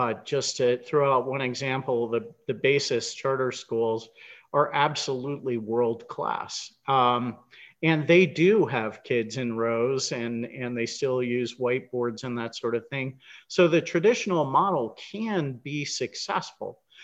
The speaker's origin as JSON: {"language": "English", "region": "New Jersey", "country": "United States", "tie": "born or raised there", "said": "You know, we've experimented with that in places like my home state of New Jersey"}